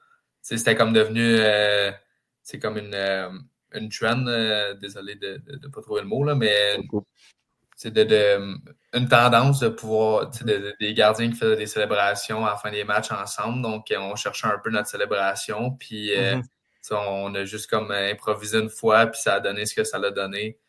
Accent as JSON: {"language": "French", "town": "Drummondville", "region": "Quebec", "country": "Canada", "said": "Je viens de Drummondville, j'avais pas fait l'équipe à Magog."}